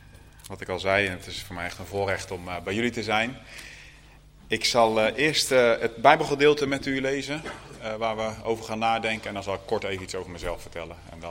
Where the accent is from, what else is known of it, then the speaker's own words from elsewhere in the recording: Scherpenzeel, Gelderland, Netherlands; Ik kom van de Bijbelbelt, zoals ze dat noemen. Echt het hartje van de Bijbelbelt, vlakbij Veenendaal, uit Scherpenzeel.